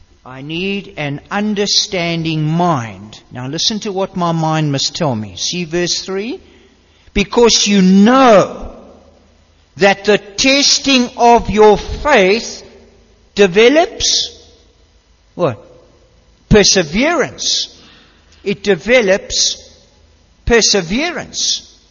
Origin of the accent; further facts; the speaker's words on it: Gauteng, South Africa; when I was a little guy, we grew up in Gauteng. You know, it used to be called Transvaal.